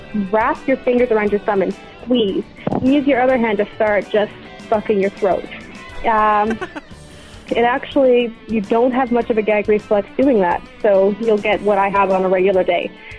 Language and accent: English; Canada; from Canada, as I've mentioned in previous calls.